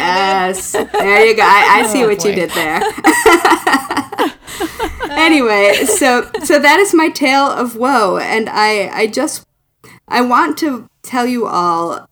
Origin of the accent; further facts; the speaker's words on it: Michigan, United States; now in New York City, United States; like I live in New York City, but I grew up in Michigan.